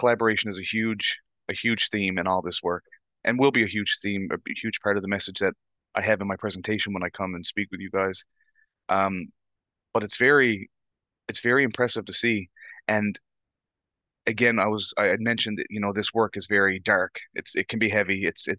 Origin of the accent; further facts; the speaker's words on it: Bonavista, Newfoundland and Labrador, Canada; Because I know from experience in my hometown, Bonavista